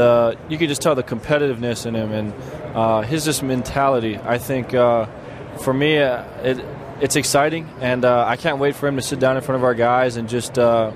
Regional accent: Hawaii, United States; growing up in Hawaii, the values that my family raised my brother and I in, we never take any of this for granted.

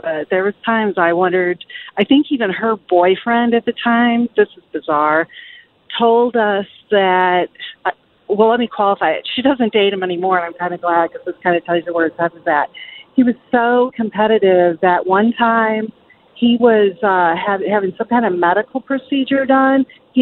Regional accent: St. Louis, Missouri, United States; also born or lived in Arkansas; I used to play women's basketball in a league down in northern Arkansas. I'm from St. Louis, but I was down there for about 14 years.

